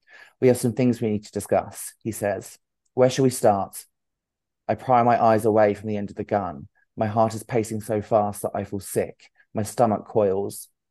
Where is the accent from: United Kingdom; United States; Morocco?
United Kingdom; East of England; now in Hove, United Kingdom; Yeah, so I grew up in Essex and then I moved here, wow, almost 3 years ago.